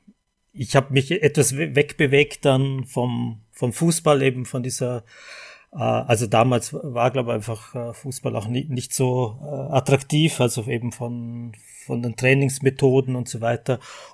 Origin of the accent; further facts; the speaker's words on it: Vorarlberg, Austria; Ich komme eben aus Vorarlberg, an der Grenze Schweiz, Deutschland, genau.